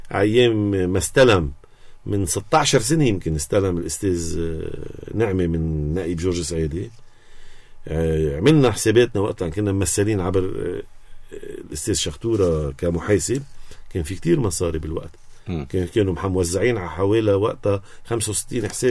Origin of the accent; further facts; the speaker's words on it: Lebanon; نحن كشعب لبناني عم نروح نتبهدل